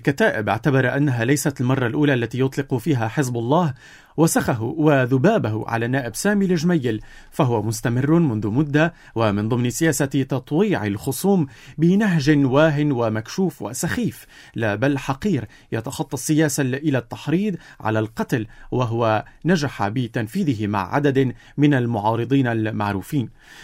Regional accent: Lebanon; علينا كلبنانيين

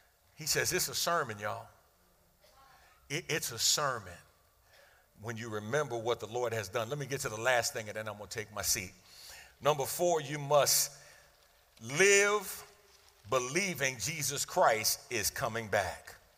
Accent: New York City, New York, United States; I was born in New York City, Brooklyn, New York. Grew up on the Lower East Side of Manhattan, 465 East 10th Street, apartment 13H in the Jacob Riis Housing Projects.

